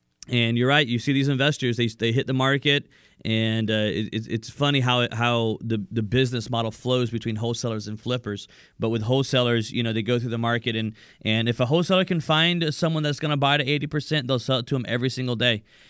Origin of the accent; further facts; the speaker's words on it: Atlanta, Georgia, United States; I've got a live trainings happening in Atlanta, Georgia as well, right here in my hometown.